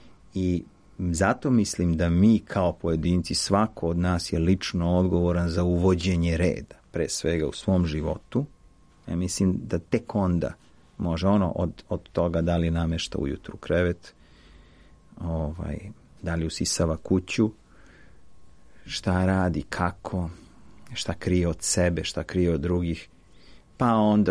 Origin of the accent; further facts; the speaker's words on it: Kragujevac, Šumadija, Serbia; ja sam iz Kragujevca